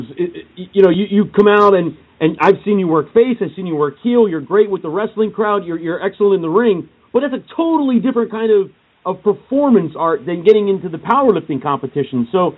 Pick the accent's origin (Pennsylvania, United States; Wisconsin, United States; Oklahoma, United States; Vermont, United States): Pennsylvania, United States; York; I was very fortunate because I grew up in York, Pennsylvania, and we went to the Hershey Park Arena a lot.